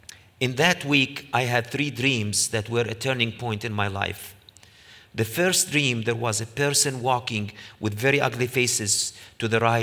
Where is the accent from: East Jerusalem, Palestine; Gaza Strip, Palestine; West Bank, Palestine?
East Jerusalem, Palestine; Jerusalem; I grew up in East Jerusalem, in the old city of Jerusalem, which is divided into four quarters, and three faith communities, three languages.